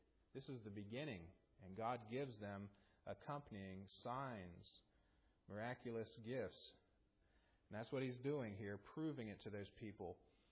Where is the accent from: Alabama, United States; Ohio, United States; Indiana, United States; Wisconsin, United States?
Ohio, United States; I'm from Appalachia and up around Ohio, you know, southeastern Ohio. And I guess we sound different.